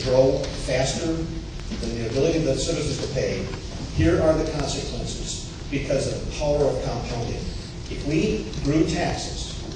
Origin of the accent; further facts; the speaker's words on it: New Smyrna Beach, Florida, United States; I'm from New Smyrna Beach, Florida.